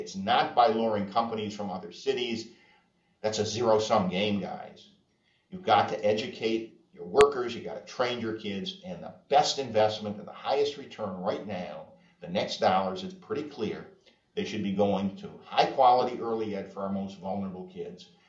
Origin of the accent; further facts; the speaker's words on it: Detroit, Michigan, United States; I'm from Detroit, Michigan.